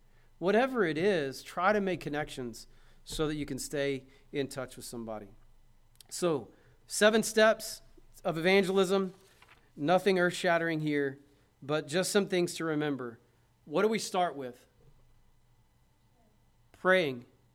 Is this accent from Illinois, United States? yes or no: no; Braggs, Oklahoma, United States; I grew up in Braggs